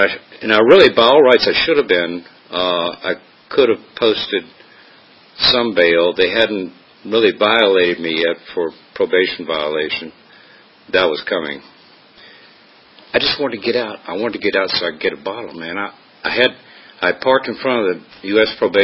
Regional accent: Danville, Virginia, United States; I was brought up in Southern Virginia, in Danville, and my dad was an alcoholic.

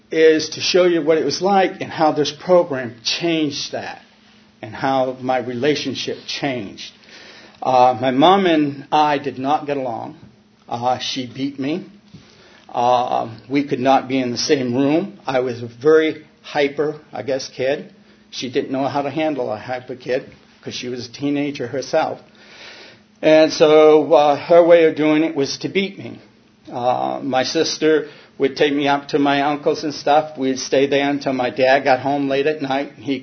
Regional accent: Hancock, Maine, United States; I am an alcoholic. I am originally from Hancock, Maine, which is right on the mainland of Bar Harbor. Bar Harbor was my stomping grounds along with Bangor.

